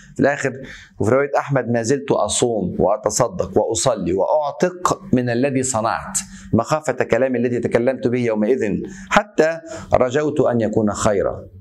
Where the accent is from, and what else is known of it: Egypt